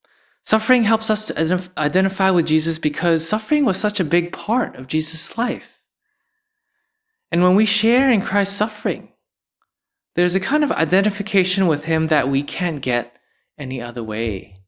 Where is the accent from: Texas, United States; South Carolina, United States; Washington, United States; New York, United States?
Texas, United States; Houston; And growing up in Houston, our home team was the Houston Rockets.